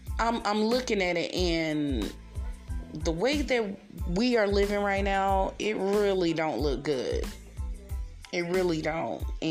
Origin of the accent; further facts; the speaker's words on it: Raleigh, North Carolina, United States; moved away; I'm from Raleigh, North Carolina, guys, just in case y'all don't know, but I moved out of Raleigh.